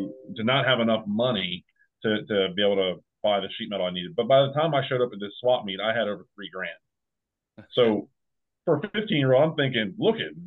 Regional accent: Maryland, United States; there's a swap meet up in Pennsylvania where I'm from Maryland

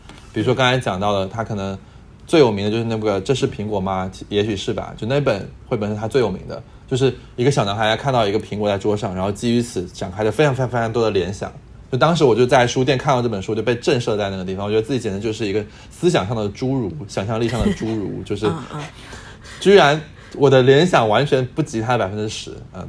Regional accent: Fujian, China; 尤其是我是一个福建人嘛，就是有比较强的这种乡土情节的啊

